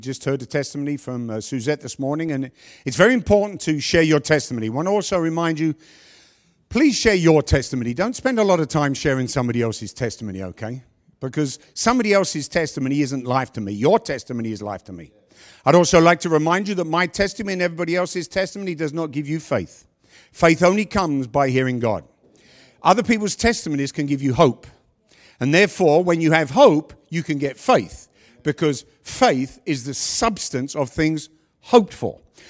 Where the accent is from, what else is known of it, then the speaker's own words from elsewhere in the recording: London, United Kingdom; born there; Now, I was born in London, England.